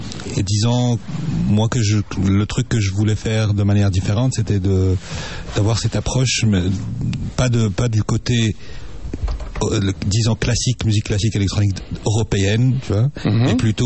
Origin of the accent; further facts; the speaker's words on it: Tunisia; Ouais, mais en tant que Tunisien, j'ai grandi en Tunisie, tu vois.